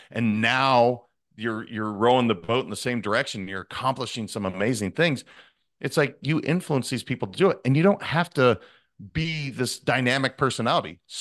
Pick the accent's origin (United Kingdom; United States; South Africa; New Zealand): United States; Montana; I'm a kid from Montana. I love wearing jeans and a tee, just like I'm wearing today.